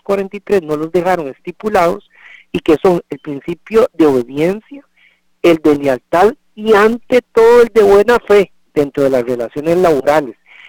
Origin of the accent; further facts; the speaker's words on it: Costa Rica; nosotros como costarricenses